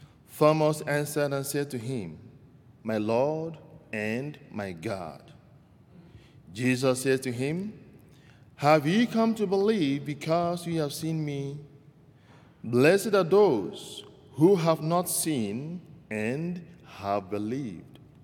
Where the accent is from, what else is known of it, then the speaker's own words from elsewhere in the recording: Nigeria; moved away as an adult; now in United States; Originally, I'm from Nigeria. I came from a family of 8, 4 boys, 4 girls. And I am number 6 in my family.